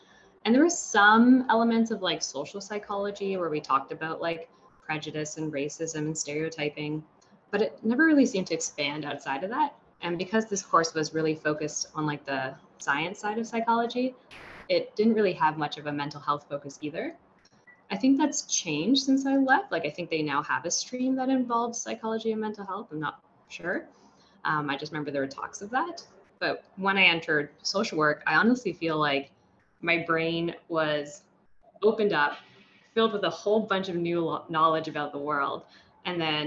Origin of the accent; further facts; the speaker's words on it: Hamilton, Ontario, Canada; born there; And I was born in Hamilton, Ontario, to parents who emigrated from El Salvador.